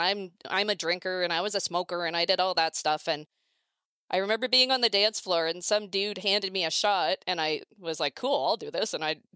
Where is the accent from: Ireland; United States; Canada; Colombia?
Canada; Lion's Head, Ontario; because that's close to where I grew up, right? Like, I grew up in Lion's Head.